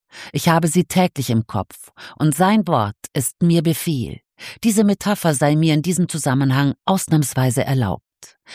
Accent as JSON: {"language": "German", "town": "Essen", "region": "North Rhine-Westphalia", "country": "Germany", "tie": "born there", "said": "Ich bin Jahrgang 1940, geboren in Essen."}